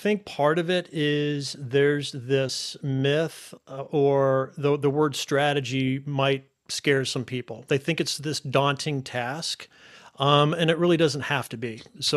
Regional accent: Ohio, United States; also born or lived in Chicago; I am in Central Ohio. I've been based here for, about 13 years, born and raised in Northeast Ohio, but then I spent 14 years in Chicago right after school.

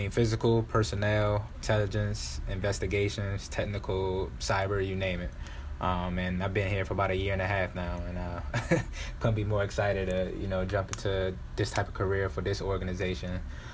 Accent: Washington, District of Columbia, United States; now in New York, United States; I am originally from Washington, D.C., currently reside in Harlem, New York right now.

